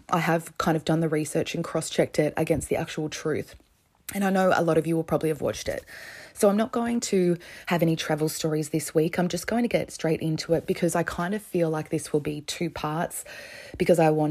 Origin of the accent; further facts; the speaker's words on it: Melbourne, Victoria, Australia; being an Australian and from Melbourne.